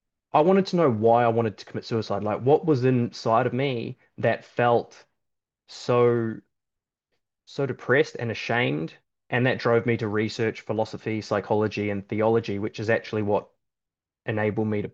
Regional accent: England, United Kingdom; I grew up in England.

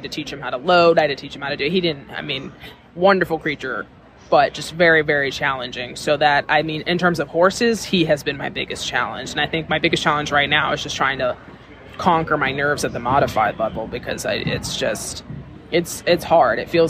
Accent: Chicago, Illinois, United States; So technically I'm from Chicago, but I spend half of the year in Ocala for the winter and then the other half in Virginia for the summer.

